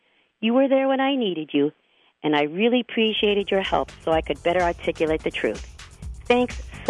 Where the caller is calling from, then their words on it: Maple Grove, Minnesota, United States; from Maple Grove, Minnesota